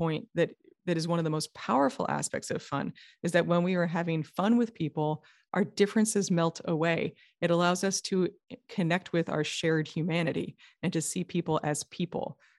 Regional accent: New York, United States; also born or lived in California; I'm from New York originally, so I have a low tolerance for bumper stickers.

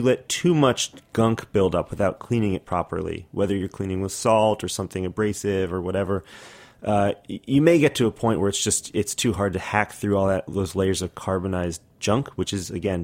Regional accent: Brooklyn, New York, United States; I'm from Brooklyn.

